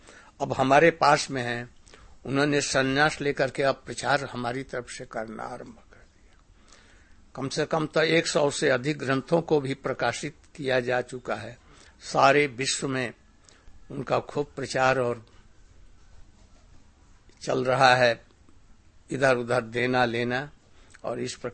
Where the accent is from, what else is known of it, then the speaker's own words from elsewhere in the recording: Bihar, India; born there; मेरा जन्म वाराणसी के निकट बिहार में हुआ